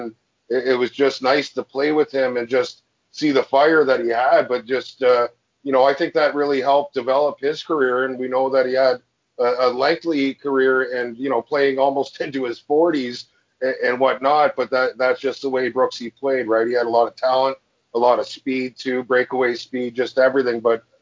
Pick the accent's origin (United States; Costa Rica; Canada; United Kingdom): Canada; Burlington, Ontario; I'm from Burlington, Ontario